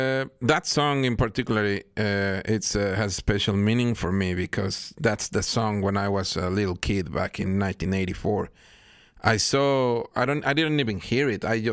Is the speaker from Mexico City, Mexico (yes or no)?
yes; Mexico City, Mexico; I was born and raised in Mexico City. My family comes from musicians.